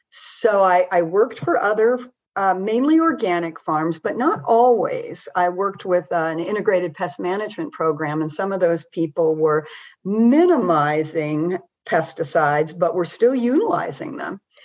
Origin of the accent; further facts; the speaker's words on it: Montana, United States; Well, I grew up in Montana and I grew up in kind of a ranching community.